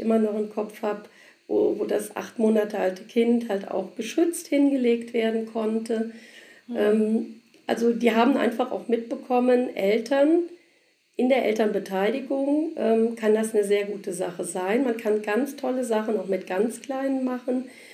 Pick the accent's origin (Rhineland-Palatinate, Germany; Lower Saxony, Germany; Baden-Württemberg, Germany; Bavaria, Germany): Rhineland-Palatinate, Germany; ich komme aus Rheinland-Pfalz